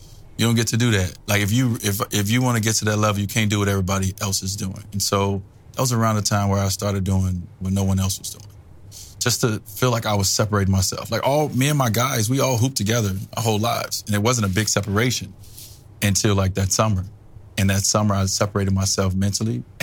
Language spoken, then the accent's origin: English; Chicago, Illinois, United States; And that was because I grew up in Chicago.